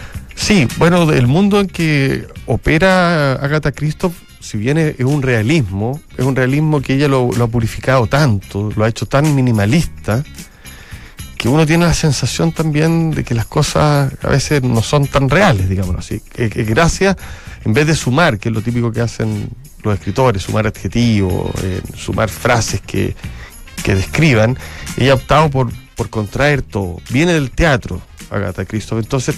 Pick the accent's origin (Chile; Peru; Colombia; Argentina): Chile; nosotros tuvimos un acercamiento a ellos como chilenos